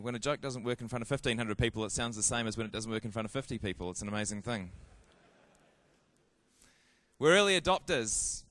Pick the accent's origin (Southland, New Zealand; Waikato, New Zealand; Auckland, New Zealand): Waikato, New Zealand; Hamilton; A bit more about my hometown. Does anyone know where internet began in New Zealand? Does anyone know where the original gateway was? Waikato University, very good. So the internet was invented by Hamilton.